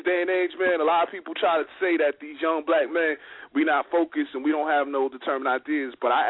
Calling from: Port St. Lucie, Florida, United States; I'm calling from Port St. Lucie, Florida.

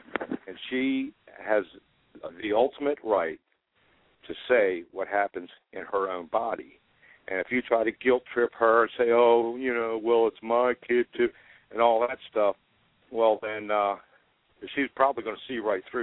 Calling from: Richmond, Virginia, United States; Yeah, I'm calling from Richmond, Virginia.

